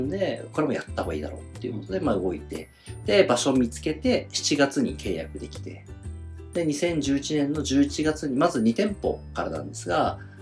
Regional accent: Fukushima, Japan; まあ、福島県出身なんで

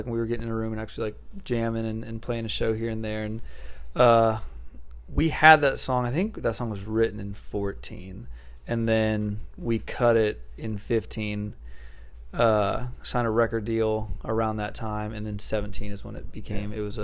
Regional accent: Tennessee, United States; I've been in band since I grew up outside Nashville. So I played music my whole life.

